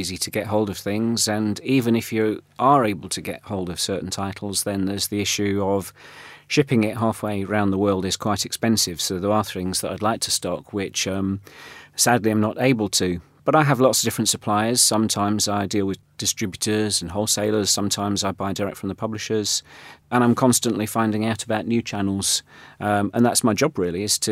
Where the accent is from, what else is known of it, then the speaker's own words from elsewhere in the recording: Nottingham, East Midlands, United Kingdom; I thought it'd be really exciting to start a business in my hometown rather than just do the inevitable and cater to something that was present in London